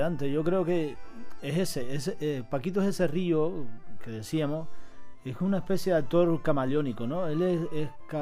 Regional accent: Cuba; Además que como cubano, mi abuelo y su padre eran amigos.

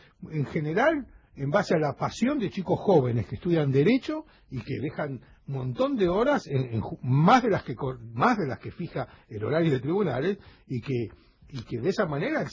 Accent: Argentina; como argentinos, de que podamos vivir en un país más vivible, porque hoy yo creo que estamos yo tengo más de 50 años.

